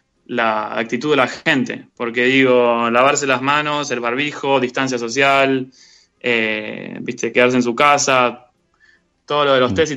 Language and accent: Spanish; La Plata, Buenos Aires Province, Argentina; moved away; Yo soy de La Plata de Tolosa.